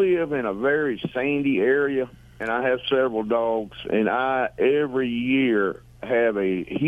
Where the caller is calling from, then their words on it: Calhoun, Louisiana, United States; Well, I'm actually from Calhoun, Louisiana.